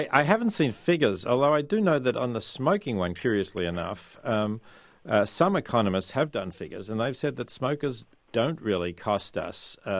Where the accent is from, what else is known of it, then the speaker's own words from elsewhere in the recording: Australia; I am from Australia